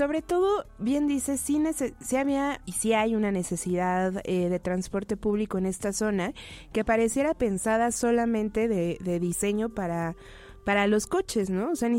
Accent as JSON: {"language": "Spanish", "region": "Mexico City", "country": "Mexico", "tie": "born or raised there", "said": "yo que crecí en el Ajusco, ¿no? Pienso en que en el Ajusco, quienes vivimos hasta la punta del Ajusco, pues no está tan fácil quizás que desaparezcan los camiones porque es el único transporte público."}